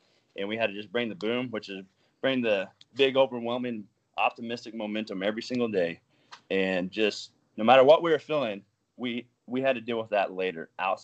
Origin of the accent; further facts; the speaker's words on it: Bixby, Oklahoma, United States; growing up in Bixby and working in a machine shop with your dad